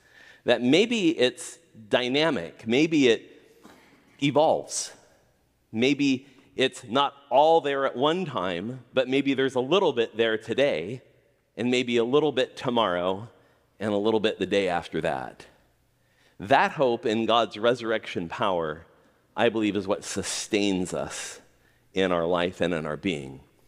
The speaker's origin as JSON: {"language": "English", "region": "California", "country": "United States", "lives_now": "Seattle, United States", "said": "I come from Southern California, and the spring begins by things just being a little less brown when we have spring there."}